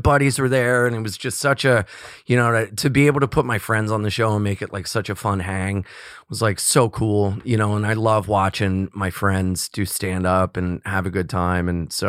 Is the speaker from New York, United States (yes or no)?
no; Delaware, United States; Yeah, born and raised in Delaware. And the place where I was baptized is the same place where my parents got married and where we had my dad's funeral.